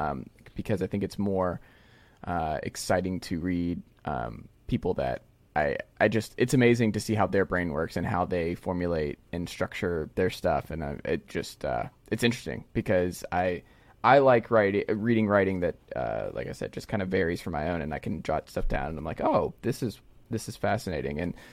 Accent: Stone Mountain, Georgia, United States; So if people forget that we're both from Stone Mountain, Georgia, they will not forget based on our wardrobe and merchandise choices.

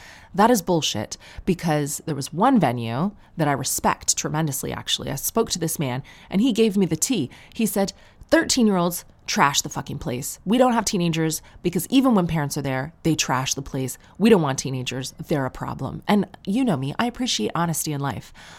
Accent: Sarnia, Ontario, Canada; growing up in Sarnia, I felt welcome everywhere.

